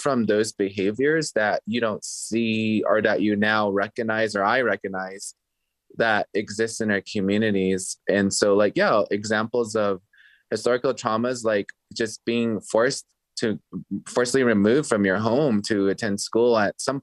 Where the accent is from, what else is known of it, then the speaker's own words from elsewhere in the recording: Navajo Nation, United States; I'm Indigenous, I'm Native, I'm Diné from the Navajo Nation.